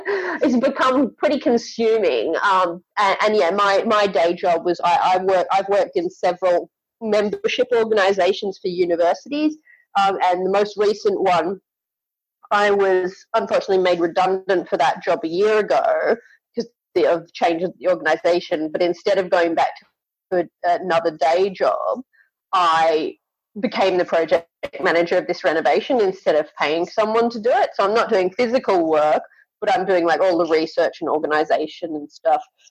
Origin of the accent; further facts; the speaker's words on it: Australia; I am Australian. I'm in Sydney, Australia.